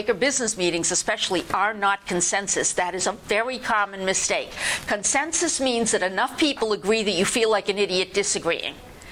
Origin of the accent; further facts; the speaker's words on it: New Hampshire, United States; Well, no, I'm from New Hampshire. … I'm the teacher